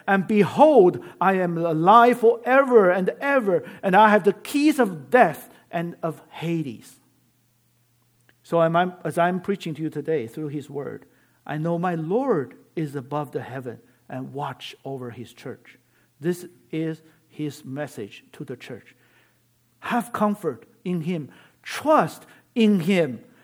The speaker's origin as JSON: {"language": "English", "country": "China", "second_language": "English", "lives_now": "United States", "said": "sometimes when I came from China, you know, this martyr syndrome, it's pretty strong."}